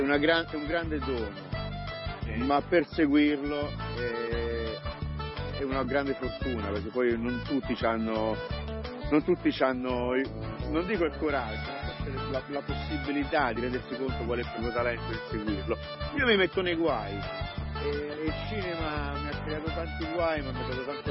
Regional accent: Larino, Molise, Italy; io sono cresciuto in Molise, sono cresciuto a Larino

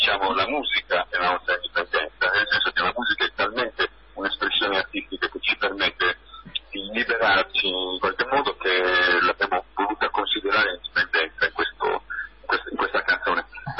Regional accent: Sardinia, Italy; E anche noi siamo sardi

